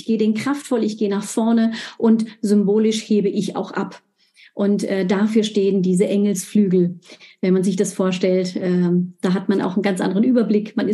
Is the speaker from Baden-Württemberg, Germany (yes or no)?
yes; Baden-Württemberg, Germany; ich bin Schwäbin, Versucherle nennen wir das.